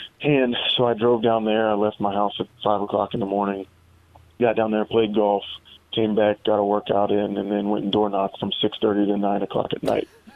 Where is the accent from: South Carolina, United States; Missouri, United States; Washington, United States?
Missouri, United States; St. Joseph; And so for me, growing up in St. Joe, my parents were heavily involved in the community and they made sure that we were too